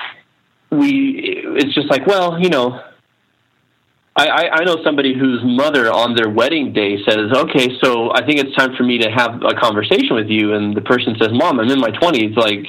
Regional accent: Arizona, United States; in my business, I operate out of Utah. I'm from Arizona. Love Utah, great state

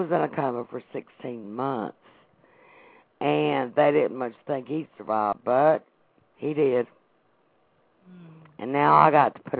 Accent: North Carolina, United States; I am from North Carolina.

